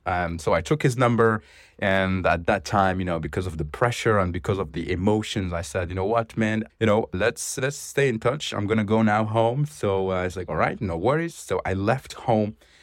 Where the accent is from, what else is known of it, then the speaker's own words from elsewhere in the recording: Morocco; and I'm from Morocco.